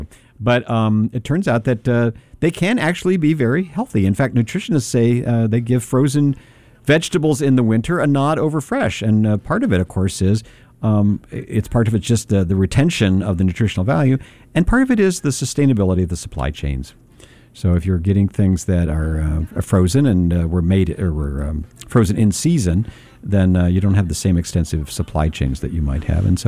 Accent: Kentucky, United States; I can remember green beans when I was growing up in Kentucky always had the canned taste built right in.

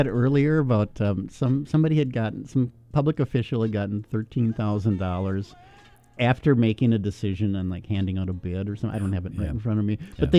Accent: Minnesota, United States; As a Minnesotan, I'd be very happy with second place.

